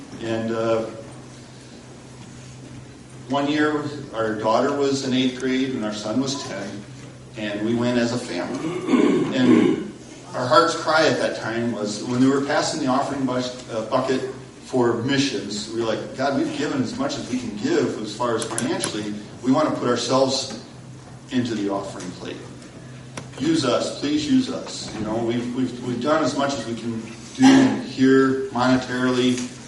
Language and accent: English; Sioux City, Iowa, United States; We're from Sioux City, Iowa. We grew up in the church.